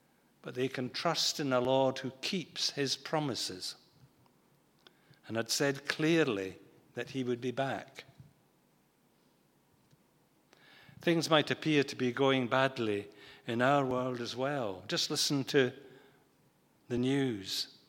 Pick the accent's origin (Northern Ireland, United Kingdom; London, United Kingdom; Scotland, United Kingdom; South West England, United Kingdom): Scotland, United Kingdom; which I didn't think, as a Scotsman, was really good value for money.